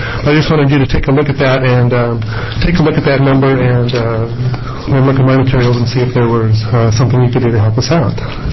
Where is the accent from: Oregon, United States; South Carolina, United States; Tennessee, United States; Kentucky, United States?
Oregon, United States; Deer Island; from Deer Island, Oregon, but I'm here representing Multnomah ESD.